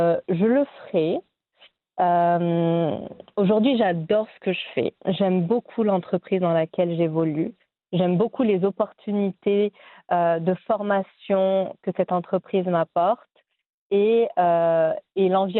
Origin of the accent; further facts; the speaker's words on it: Annecy, Auvergne-Rhône-Alpes, France; now in Morocco; je venais de France, oui, mais d'Annecy, qui est à côté de la Suisse, donc avec une culture quand même très rigoureuse, très carrée. Et là, j'ai débarqué à Casablanca avant d'atterrir à Rabat